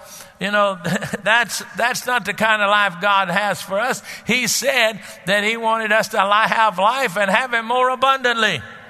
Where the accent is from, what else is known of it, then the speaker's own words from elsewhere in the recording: Dallas, Texas, United States; You know, I grew up in Dallas and I was there when the Cowboys started.